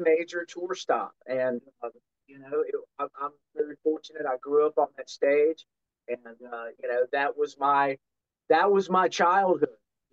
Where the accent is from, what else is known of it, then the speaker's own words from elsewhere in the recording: North Carolina, United States; Well, it was really kind of crazy because I was a kid from North Carolina.